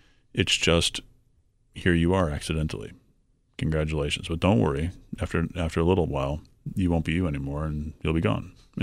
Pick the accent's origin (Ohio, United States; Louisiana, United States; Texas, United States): Texas, United States; San Antonio; And I'm from San Antonio, and there's a big congregation